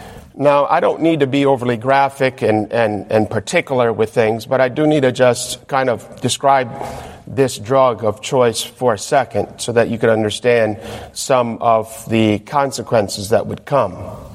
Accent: California, United States; also born or lived in Michigan; We were living in California because we're from Michigan. But when my daddy joined the Army in the mid-70s, we got located to California, and that's where I grew up.

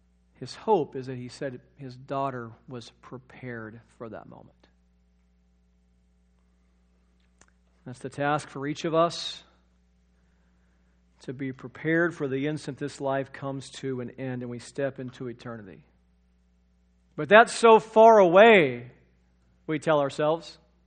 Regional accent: Moore, Oklahoma, United States; I grew up in Moore Public Schools. I served for 7 years at a church in Moore, and so I knew the area very well.

